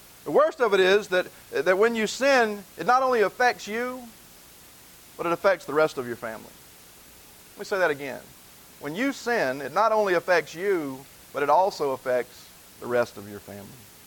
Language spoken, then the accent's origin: English; the South, United States; I say ain't because I'm from the South, okay?